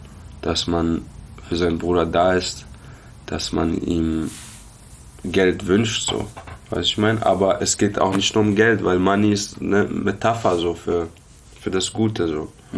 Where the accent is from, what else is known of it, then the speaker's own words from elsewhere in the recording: Karlsruhe, Baden-Württemberg, Germany; Genau. Ja, ich komme aus Karlsruhe.